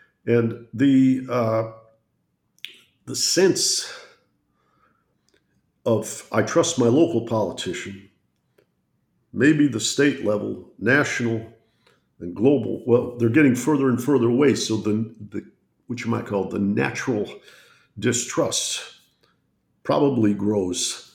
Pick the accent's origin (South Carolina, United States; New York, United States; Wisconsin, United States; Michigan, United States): Michigan, United States; Detroit; But my friends growing up in Detroit, both those who have advanced degrees and those who work with their hands